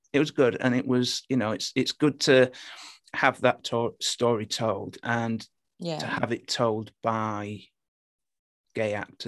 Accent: Hull, Yorkshire and the Humber, United Kingdom; accent: Hull; I've dialed it back a bit, actually. I'm from Hull originally, and the Hull accent is terrible.

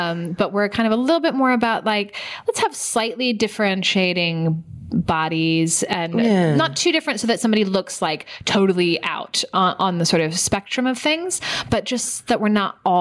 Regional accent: San Francisco, California, United States; But I'm from San Francisco. I grew up around a lot of it.

